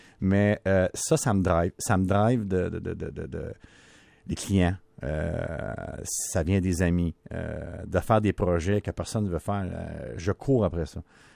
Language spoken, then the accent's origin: French; Quebec, Canada; moi je viens du nord du Québec